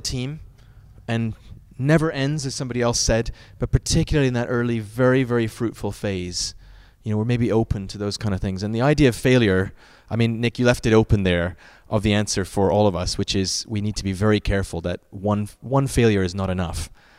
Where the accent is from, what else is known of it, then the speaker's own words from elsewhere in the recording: Guelph, Ontario, Canada; also born or lived in United Kingdom; I'm originally from Guelph, Ontario, but I've been in the UK for 14 years and I've just come back